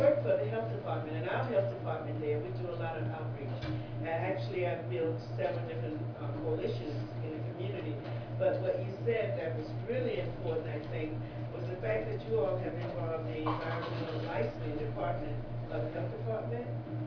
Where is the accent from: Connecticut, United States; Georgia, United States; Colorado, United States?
Georgia, United States; Atlanta; I'm from the Atlanta, and Greenfield is